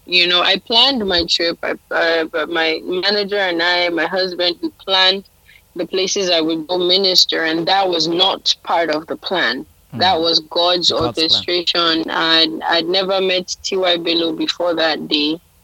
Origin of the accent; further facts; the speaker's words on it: Kaduna, Kaduna State, Nigeria; born there; It's Hausa, actually. I was born in the north. I was born in Kaduna, so I do speak Hausa. Hausa and Yoruba. My family is Yoruba, but I was born in the north, so I speak Hausa.